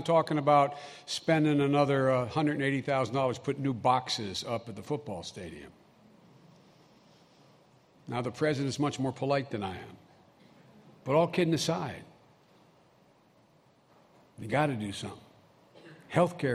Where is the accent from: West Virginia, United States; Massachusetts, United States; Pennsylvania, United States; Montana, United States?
Pennsylvania, United States; Scranton; Irish Catholic soldiers coming back from my hometown of Scranton, Pennsylvania, could all of a sudden they could go to Harvard.